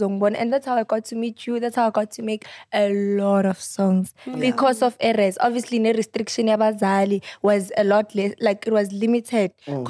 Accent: Eswatini; also born or lived in South Africa; Originally, I'm from Eswatini. Mm. My dad is from Eswatini, but I mean, I was in South Africa for the longest of time.

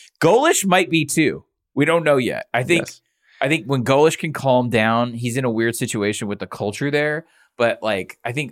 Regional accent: the South, United States; Once he found out I was from the South

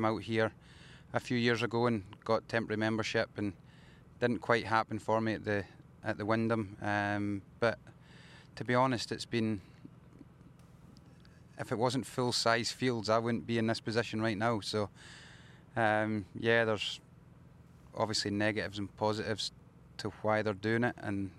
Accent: Scotland, United Kingdom; but being Scottish and it being my home open, it's always been the one.

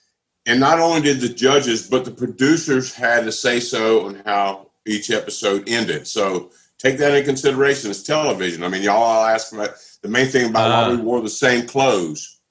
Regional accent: Louisiana, United States; also born or lived in Florida; Like, I'm from Southwest Louisiana, man, grew up in Florida, too.

